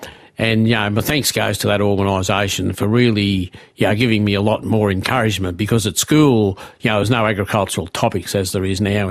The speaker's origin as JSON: {"language": "English", "town": "Wollongong", "region": "New South Wales", "country": "Australia", "tie": "born or raised there", "said": "I grew up in Wollongong, actually, in Mangaton, in a suburban backyard, went to Mount St Thomas Public School and Tech College in Wollongong. So I didn't have a rural background"}